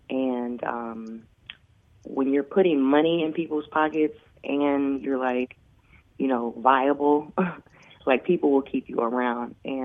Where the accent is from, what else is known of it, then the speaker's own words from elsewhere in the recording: Manila, Metro Manila, Philippines; born there; I'm half Asian. Yeah, I'm half black. You know, they say black don't crack. And then the other half, I was born in Manila.